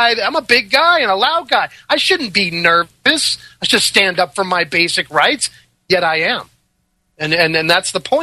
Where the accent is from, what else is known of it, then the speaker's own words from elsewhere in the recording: United States; growing up in America in public schooling and private schooling, bottom line is it's hard to say no to authority.